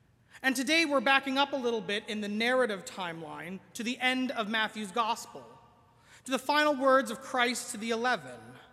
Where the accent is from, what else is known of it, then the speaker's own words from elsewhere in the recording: Newfoundland and Labrador, Canada; Growing up in Newfoundland on the west coast of the island, my home church could seat maybe 200 people if you really pack them in there.